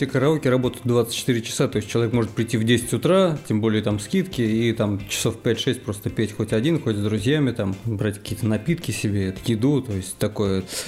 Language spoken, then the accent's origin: Russian; Saint Petersburg, Russia; born there; Да, это я, действительно, урожденный ленинградец